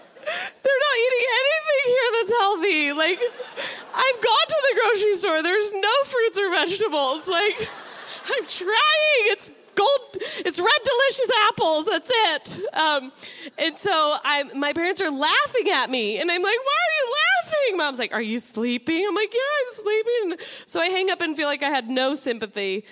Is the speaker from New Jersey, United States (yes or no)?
no; Washington, United States; So I'm from Washington State, okay?